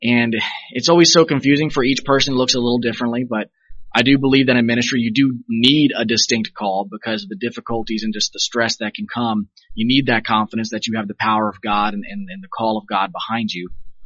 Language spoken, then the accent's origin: English; Leesburg, Virginia, United States; also born or lived in Langley Air Force Base / Fort Meade / New Jersey; But I grew up around Leesburg, Virginia. I was born in Langley Air Force Base. My dad was in the Air Force. We moved around a couple of times, lived at Fort Meade, and then eventually made our way to Jersey. But by the time I was five, we were in Leesburg